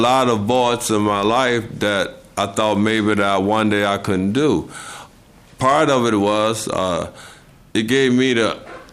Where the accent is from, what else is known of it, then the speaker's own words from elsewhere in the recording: Eagan, Minnesota, United States; retired type. I'm from Eagan, Minnesota.